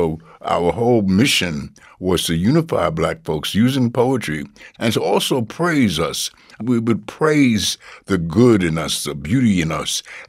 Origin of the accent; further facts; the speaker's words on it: Midwest, United States; We're both from the Midwest, and that's like the funk capital of America.